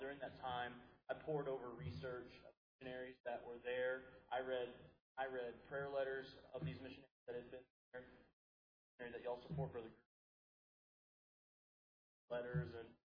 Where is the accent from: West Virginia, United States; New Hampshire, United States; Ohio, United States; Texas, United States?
Texas, United States